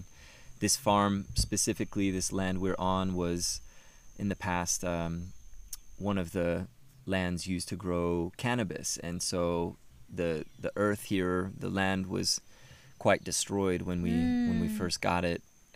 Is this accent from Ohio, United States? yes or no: yes; Dayton, Ohio, United States; I am just a boy from Dayton, Ohio. I come from the United States